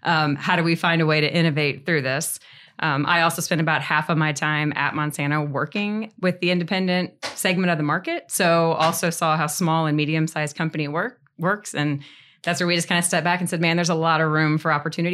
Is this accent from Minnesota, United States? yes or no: no; Missouri, United States; So I'm from Northeast Missouri originally, so moved to St. Louis afterwards.